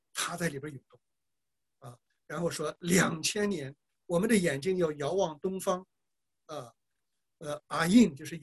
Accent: China; now in Australia; 我原来的时候从农村回城，城市人叫我乡下人，我从中国来澳洲

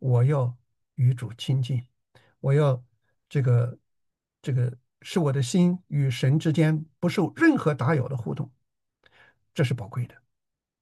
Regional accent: China; 而不是我们中国人啊有一个我认为是一个不太智慧的做法啊

